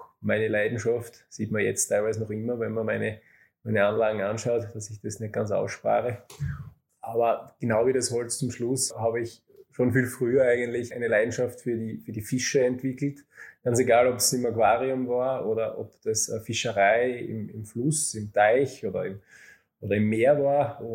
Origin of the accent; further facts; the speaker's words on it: Weiz, Styria, Austria; ich bin geboren in der Steiermark und in Weiz aufgewachsen, und da wohne ich natürlich noch immer.